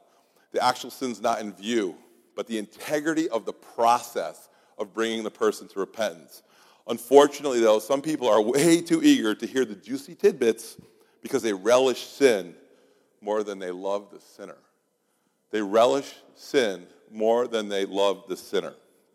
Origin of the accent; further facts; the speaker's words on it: New England, United States; So where I grew up in New England, at least in my part of New England, because I'm a hybrid.